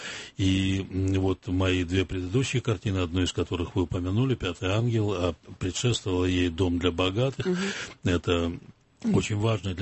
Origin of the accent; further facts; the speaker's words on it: Kharkiv, Kharkiv Oblast, Ukraine; я родом из Харькова